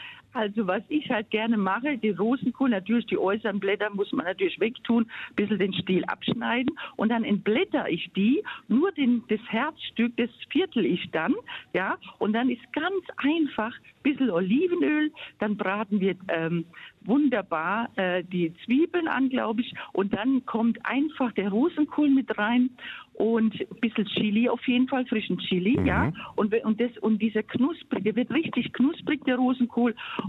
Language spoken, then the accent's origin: German; Bavaria, Germany; außer Sauerkraut natürlich bei uns in Franken und so weiter